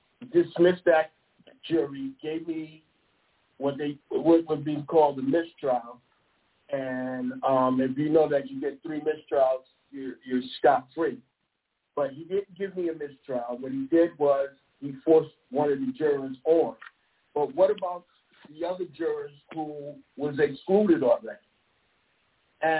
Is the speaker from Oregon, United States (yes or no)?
no; Connecticut, United States; where I grew up in Fairfield County, there's more whites than there are blacks in certain sections.